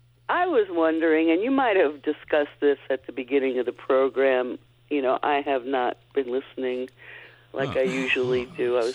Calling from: Seward, New York, United States; I told them. I'm from Seward, New York.

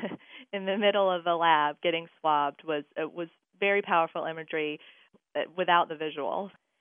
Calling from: Raleigh, North Carolina, United States; I'm calling from Raleigh.

